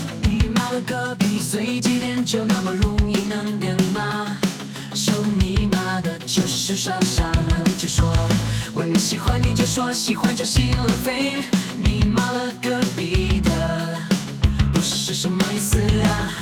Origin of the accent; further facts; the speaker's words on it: Shandong, China; 我是山东人，山东，山东